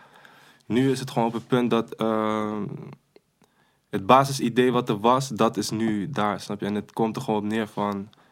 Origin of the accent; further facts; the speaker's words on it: Nijmegen, Gelderland, Netherlands; We komen uit Nijmegen. Die shit is daar ontstaan, man.